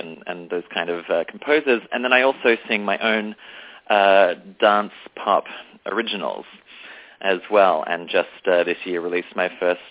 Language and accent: English; Australia; now in New York, United States; I'm from Australia. I've been living here in New York for 6 years now.